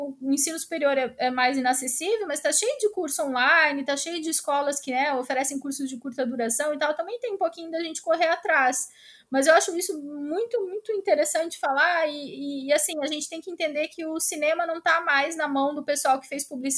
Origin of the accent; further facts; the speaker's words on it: Joinville, Santa Catarina, Brazil; Eu saí de Joinville com 18 anos para fazer o curso em Palhoça, né, Florianópolis, na Unisul